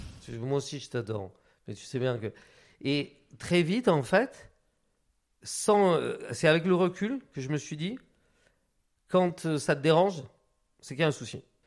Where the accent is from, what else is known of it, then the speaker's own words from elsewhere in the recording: Biarritz, Nouvelle-Aquitaine, France; C'est-à-dire que moi, en fait, j'ai grandi donc, à Biarritz.